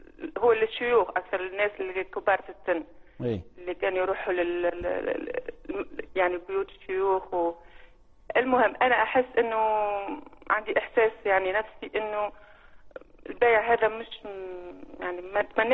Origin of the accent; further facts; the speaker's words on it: Tunisia; أنا تربيت يعني طفولتي في تونس